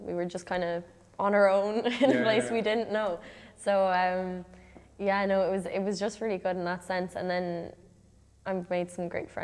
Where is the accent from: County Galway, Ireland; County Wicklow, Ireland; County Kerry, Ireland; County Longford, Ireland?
County Galway, Ireland; Galway; I'm 17. I'm from Galway and I sing opera.